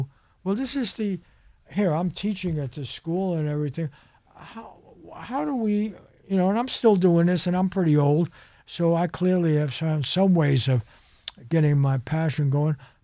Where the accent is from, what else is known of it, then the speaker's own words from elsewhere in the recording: New York, United States; now in Los Angeles, United States; And I did that because I'm from New York, you know, and I thought, hey, I'll live where I work.